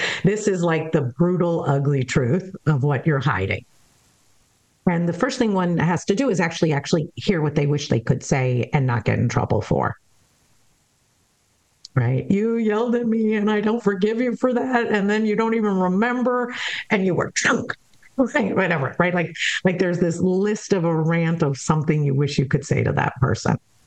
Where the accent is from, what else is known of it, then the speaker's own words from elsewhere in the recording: New York, United States; I'm much more from New York.